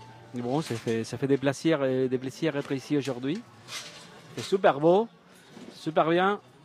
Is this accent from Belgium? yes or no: no; Argentina; French is a second language; now in France; Moi je viens de l'Argentine.